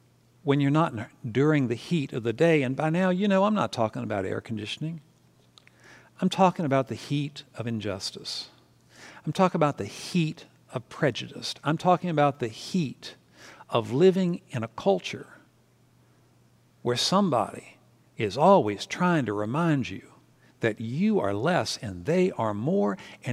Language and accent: English; Southern United States, United States; Because NASCAR is Deep South stuff, and I grew up in the South, and so I know how many Confederate flags are flying in those areas.